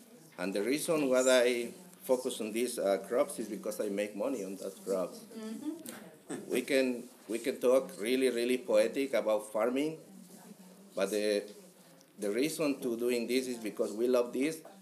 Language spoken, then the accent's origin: English; Mexico City, Mexico; English is a second language; Oh, I am from Mexico City too.